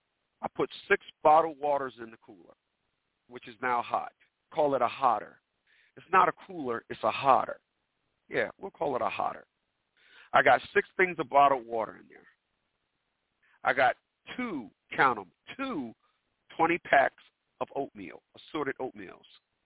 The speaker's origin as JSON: {"language": "English", "town": "Newark", "region": "New Jersey", "country": "United States", "said": "I'm from Newark, New Jersey."}